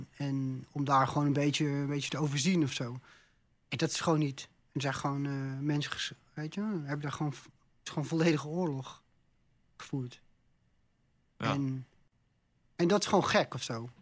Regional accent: Netherlands; Toen zei ik, ik kom in Nederland.

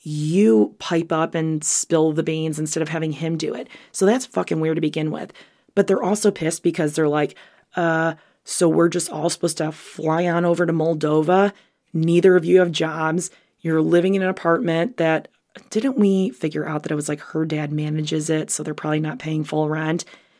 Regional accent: Illinois, United States; Now, I'm from Illinois, so I don't know what the fuck a crawfish is

